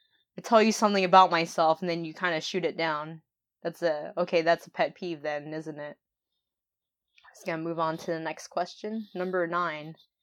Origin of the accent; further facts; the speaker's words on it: Florida, United States; The biggest one, well, I'm from Florida, so I have a pet peeve about Florida hate.